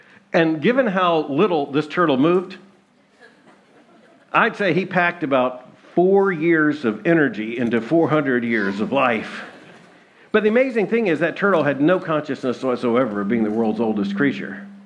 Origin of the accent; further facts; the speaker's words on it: Lakeland, Florida, United States; now in Kentucky, United States; I'm a Floridian. I live in Kentucky. But I'm a Floridian. I was born in Lakeland, just a matter, as you know, not far from here.